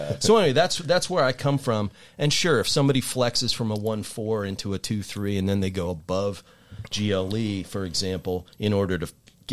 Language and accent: English; Maryland, United States; now in Hollis, United States; I've been up in Hollis for 8 years, but we moved up from Maryland. So I grew up in Maryland, and that probably should be the end of the answer, right? I grew up in Maryland, lacrosse.